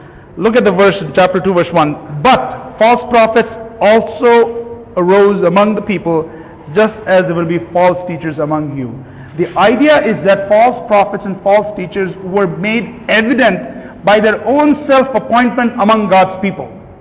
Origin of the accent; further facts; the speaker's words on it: Bangalore, Karnataka, India; When I was growing up in Bangalore, there was Burma Bazaar.